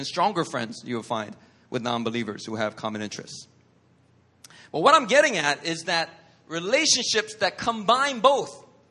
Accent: Philadelphia, Pennsylvania, United States; She's from Chile. I'm from Philly.

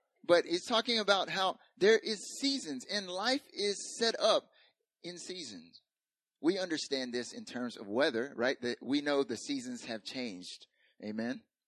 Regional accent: North Carolina, United States; In Korea, I noticed that, at least when I grew up in the South, like I felt like seasons gradually changed. In North Carolina, in the southeastern United States, like it gradually changed.

